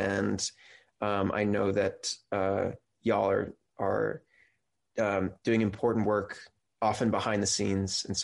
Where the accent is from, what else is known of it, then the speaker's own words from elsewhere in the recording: Ohio, United States; now in California, United States; Yeah, well, I'm from Ohio, but I live in California now